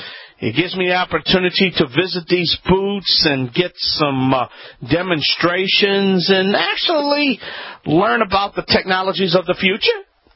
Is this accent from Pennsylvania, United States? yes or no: no; New Orleans, Louisiana, United States; Well, you know, anytime an international event can come to my hometown, New Orleans, you know, it has a place in my heart